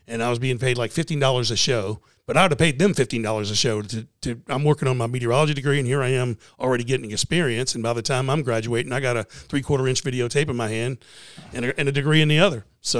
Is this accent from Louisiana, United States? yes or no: yes; New Orleans, Louisiana, United States; I grew up in New Orleans watching a guy named Nash Roberts, who anybody from New Orleans that may be listening to your show